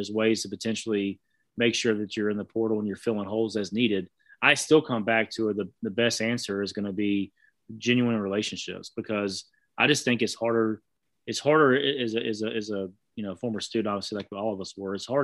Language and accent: English; Southeast, United States; growing up in the Southeast